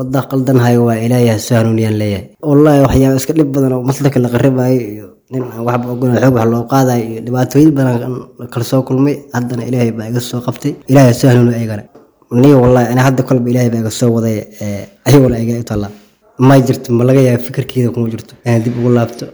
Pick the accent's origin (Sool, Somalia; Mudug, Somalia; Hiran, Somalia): Hiran, Somalia; Beledweyne; waxaan ka imaaday degmada beledweyne